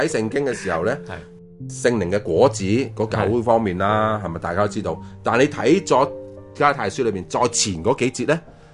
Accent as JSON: {"language": "Cantonese", "country": "Hong Kong", "said": "即系我哋香港人就好容易就讲呢句说话"}